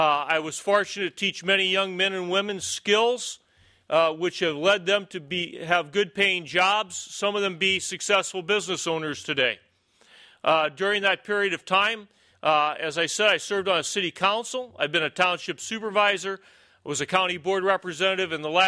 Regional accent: Illinois, United States; I'm from Southern Illinois. I'm the first guy in 20 years to be a Democrat and run for governor from Southern Illinois.

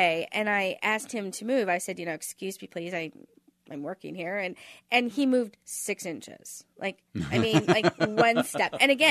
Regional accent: Kansas, United States; I mean, they know I'm from Kansas.

